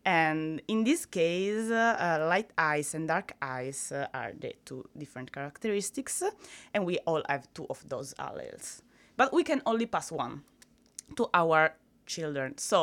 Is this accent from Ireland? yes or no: no; Italy; I'm from Italy, and in Italy there is a condition called Mediterranean anemia